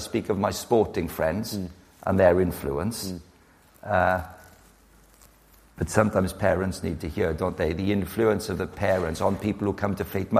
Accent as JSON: {"language": "English", "town": "Farnborough", "region": "South East England", "country": "United Kingdom", "tie": "born there", "said": "So I was born in Farnborough."}